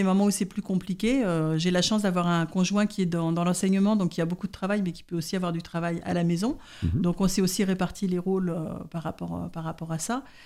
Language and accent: French; Paris, Île-de-France, France; Nous étions établis à Paris. Moi, je suis parisienne de 4 générations